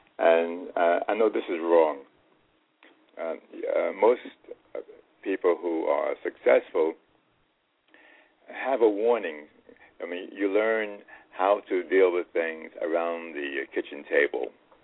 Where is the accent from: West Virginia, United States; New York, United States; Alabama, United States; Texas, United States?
New York, United States; Harlem; I was raised in Harlem, high school dropout, and I've published 102 books.